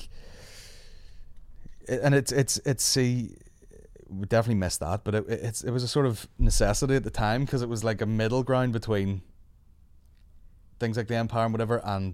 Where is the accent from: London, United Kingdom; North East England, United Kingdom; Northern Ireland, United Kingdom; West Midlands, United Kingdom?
Northern Ireland, United Kingdom; Newtownabbey; Newton Abbey, like I'd say.